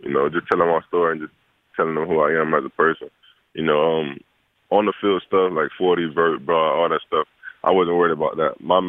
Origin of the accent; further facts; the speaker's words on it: Miami, Florida, United States; also born or lived in Gainesville; You know, I'm originally from Miami. You know, spent the first half of my life there with all of my family. Then my mom, my little brother, and I, we moved to Gainesville.